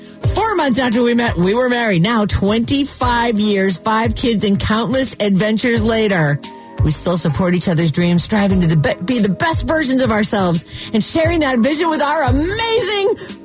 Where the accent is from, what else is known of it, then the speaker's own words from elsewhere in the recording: California, United States; Though we met in Arizona, we're both from the Bay Area